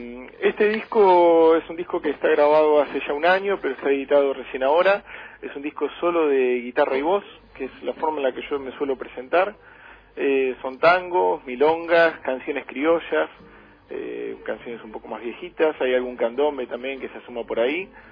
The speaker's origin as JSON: {"language": "Spanish", "town": "La Plata", "region": "Buenos Aires Province", "country": "Argentina", "lives_now": "Buenos Aires, Argentina", "said": "Bueno, yo soy platense en realidad, vivo en Buenos Aires hace algunos años"}